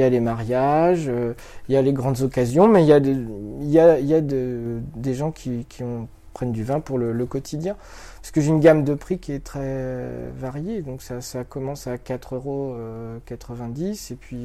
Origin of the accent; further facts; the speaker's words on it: Verteuil, France; Oui, je suis de Verteuil